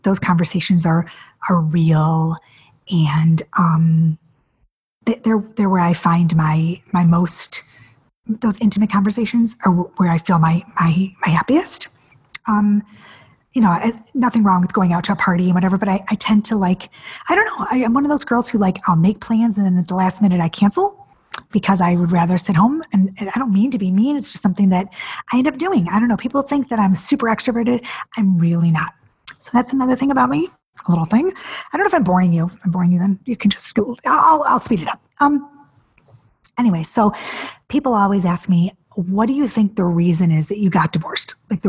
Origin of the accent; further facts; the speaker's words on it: Detroit, Michigan, United States; I grew up in Detroit and I was in musical theater